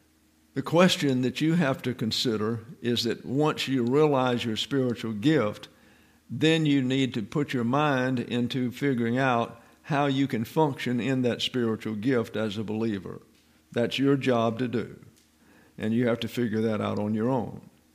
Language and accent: English; Alabama, United States; born there; I was born in Lower Alabama. Things were quiet down there.